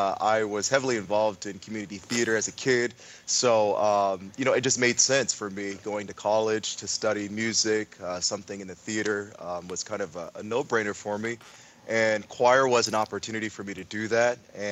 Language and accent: English; Bakersfield, California, United States; as a kid growing up in Bakersfield, I was, you know, pretty involved in the theater scene there.